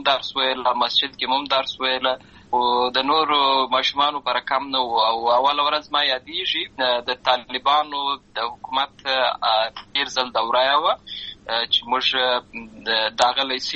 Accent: Lashkar Gah, Helmand, Afghanistan; زه په اصل کې د اروزګان ولایت یم، اما زه په هلمند ولایت لشکرګاه کې پیدا شوی یم، همالته لوی شوی یم، همالته مې ښوونځی لوستې ده،

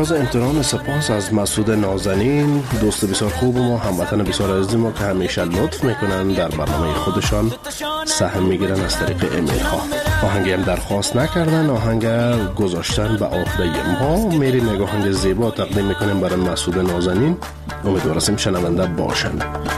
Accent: Herat, Afghanistan; از هرات هستم.

